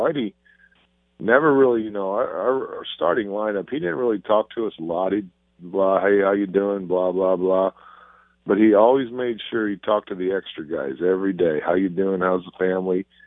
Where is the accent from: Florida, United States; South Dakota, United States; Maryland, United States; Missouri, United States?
Missouri, United States; St. Louis; growing up in St. Louis and getting traded from your hometown, it was pretty crushing at first.